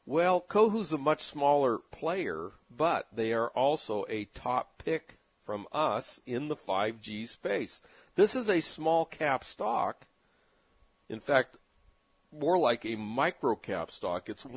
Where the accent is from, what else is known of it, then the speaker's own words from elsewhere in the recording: San Diego, California, United States; I've known about this little company for a long time because it's from my hometown of San Diego